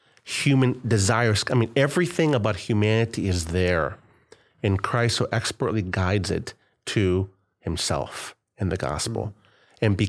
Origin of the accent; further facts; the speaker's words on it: Colombia; whether it's in Northern Michigan or it's in Nepal or it's in Colombia, my home country, wherever it is